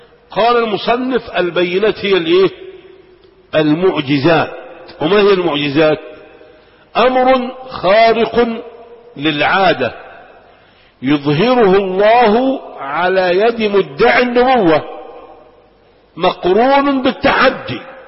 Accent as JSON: {"language": "Arabic", "country": "Egypt", "said": "عندنا في مصر"}